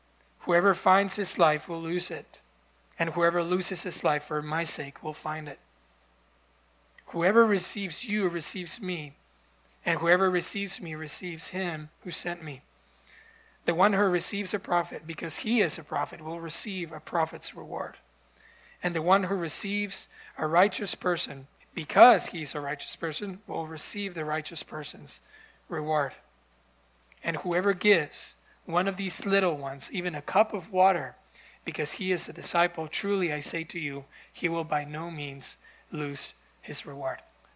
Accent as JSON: {"language": "English", "country": "Guatemala", "said": "I am from Guatemala"}